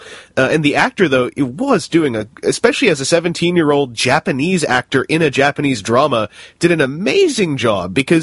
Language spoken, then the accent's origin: English; England, United Kingdom; I'm English.